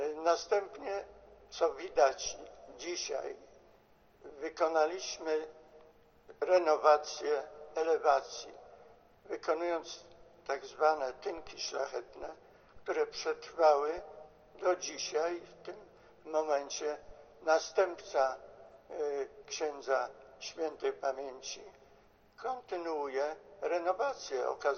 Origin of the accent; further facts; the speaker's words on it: Wągrowiec, Greater Poland Voivodeship, Poland; Wągrowiec, skąd pochodzę, moja rodzina, moje rodzinne miasto.